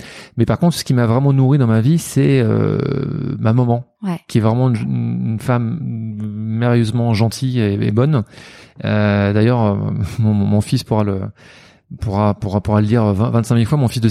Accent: Senlis, Hauts-de-France, France; born there; je suis né à Senlis, dans l'Oise, à 100 km de Paris, à peu près 60 km, je ne me rappelle plus.

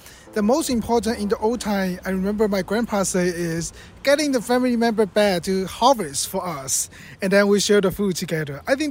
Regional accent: Fujian, China; Fujian is a province from where my hometown. Fujian is a F-U-J-I-A-N. It's a province in the southeast China.

